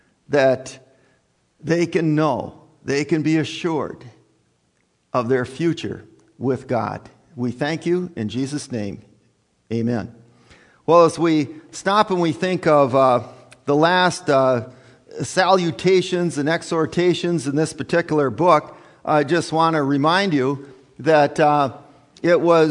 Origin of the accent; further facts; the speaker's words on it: Minnesota, United States; I come from the Iron Range, and in the Iron Range, Hibbing was the hotshot city, okay? And the rest of us were second-rate citizens.